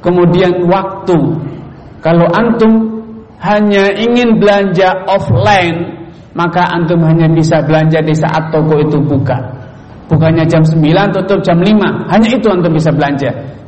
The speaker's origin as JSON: {"language": "Indonesian", "country": "Indonesia", "said": "saya merasa sebagai orang Nusantara Indonesia"}